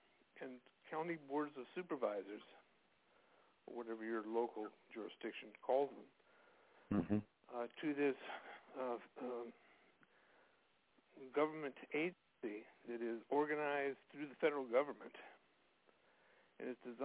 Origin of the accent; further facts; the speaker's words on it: Santa Cruz, California, United States; I recognized that in my hometown of, at the time, Santa Cruz, California, we were leaders